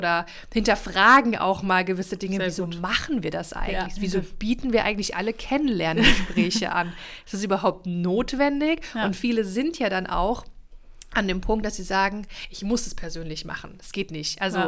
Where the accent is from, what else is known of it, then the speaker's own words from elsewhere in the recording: East Germany, Germany; Also ich komme hier aus einer Niedriglohnregion, ich komme hier aus Ostdeutschland